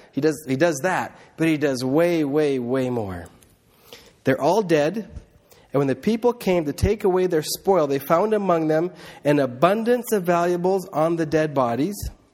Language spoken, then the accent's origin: English; Indonesia; where I grew up in Indonesia